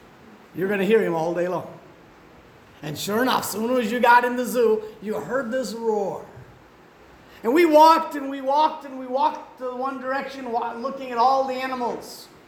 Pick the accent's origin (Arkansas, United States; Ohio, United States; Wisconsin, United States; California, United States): Wisconsin, United States; They go to the River Bluffs where I grew up in Wisconsin. We were not too far from the Mississippi River.